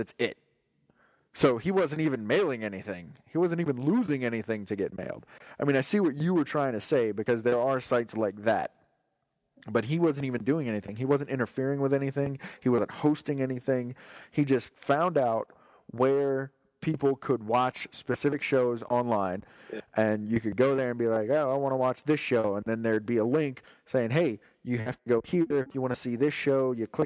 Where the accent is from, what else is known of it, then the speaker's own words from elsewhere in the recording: United States; And it surprises the shit out of me as an American, where a lot of blind patriots are like, America, fuck yeah!